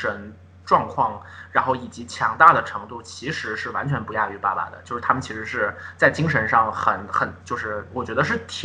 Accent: China; 我们中国人

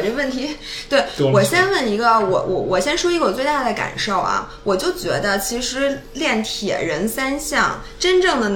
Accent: China; 我既能满足我作为一个中国人的中国胃的这种平时的这个习惯

